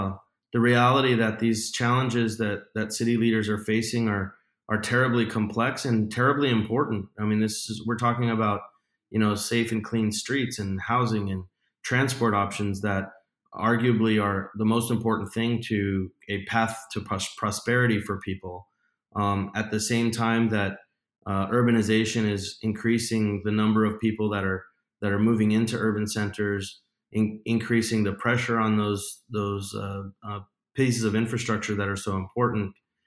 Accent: El Paso, Texas, United States; the chief information and innovation officer for the city of El Paso, which is my hometown

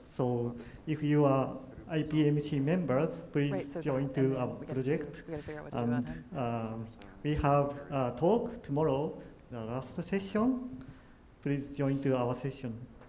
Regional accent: Tokyo, Japan; English is a second language; I'm from Tokyo.

